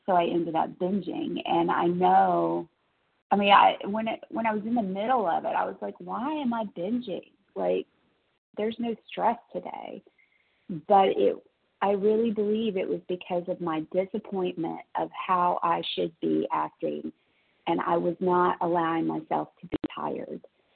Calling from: Tennessee, United States; from Tennessee.

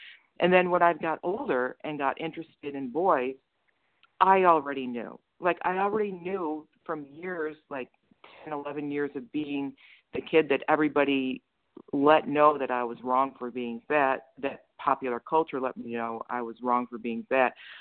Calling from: New Jersey, United States; I'm calling from New Jersey.

